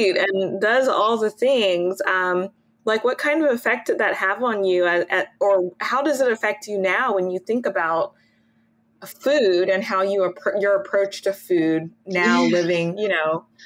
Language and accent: English; Baton Rouge, Louisiana, United States; Because, you know, I'm from Baton Rouge, and I'm listening, everything that you're saying about how integrated food is into culture.